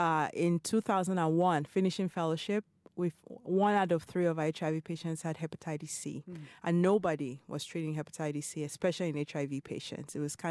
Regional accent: Nigeria; moved away as an adult; also born or lived in Ithaca, United States; now in Chicago, United States; Grew up in Nigeria. So I was born in Ithaca, New York.

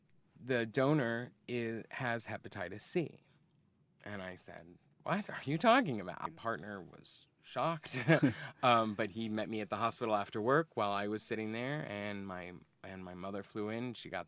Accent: Arizona, United States; moved away as an adult; now in Chicago, United States; Well, like I said, I'm about 45 years old. I grew up in Arizona. I moved here about 15 years ago

